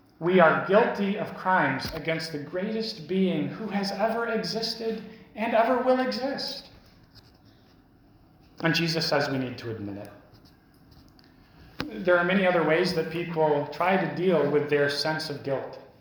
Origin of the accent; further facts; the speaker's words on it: United States; As an American, I can speak about certain obligations that I owe to my countrymen, to my government.